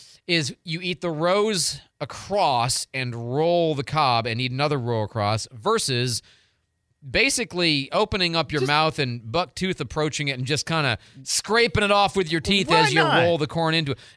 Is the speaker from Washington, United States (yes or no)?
no; Iowa, United States; born there; I was born in Iowa.